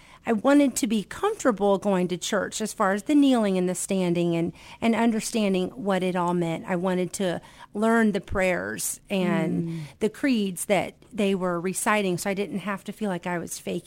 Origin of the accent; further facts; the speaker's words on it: Decatur, Illinois, United States; I was born and raised in Decatur. In fact, I was born in St. Mary's Hospital.